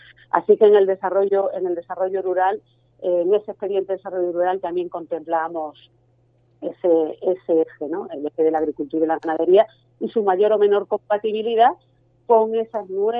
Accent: Extremadura, Spain; porque vengo de aquí, como todo el mundo sabe, he defendido siempre Extremadura, he defendido la campiña, mi pueblo

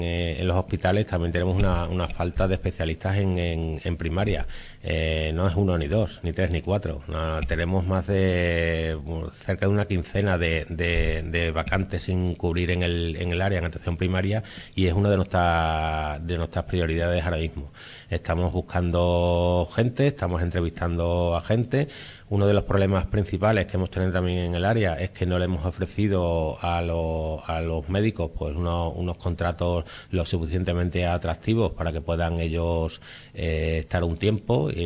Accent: Castile and León, Spain; que yo vengo de Castilla y León

